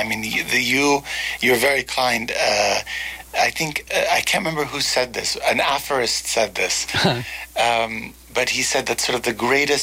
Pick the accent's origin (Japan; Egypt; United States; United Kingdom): Egypt; I mean, I come from Egypt.